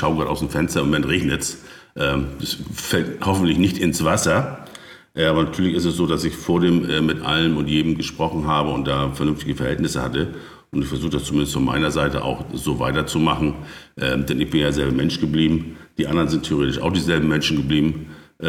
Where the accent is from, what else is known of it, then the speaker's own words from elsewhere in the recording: Germany; born there; Na, ich bin ja Baujahr 1963 an der Nordsee geboren ursprünglich